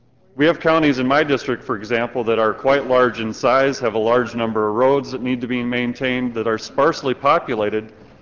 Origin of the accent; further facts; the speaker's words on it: Canton, United States; I grew up in Canton. Canton's a wonderful town